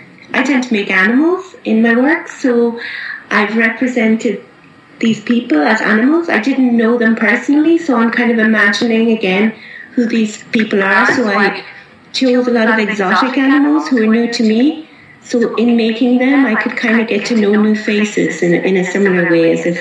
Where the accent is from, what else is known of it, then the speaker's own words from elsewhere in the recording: Cork, Munster, Ireland; moved away as an adult; now in Glasgow, United Kingdom; I grew up in Ireland. I'm from Cork, the south of Ireland, and I studied ceramics in Edinburgh in Scotland, and now I live in Glasgow in Scotland. So I've been based in Glasgow for about 15 years.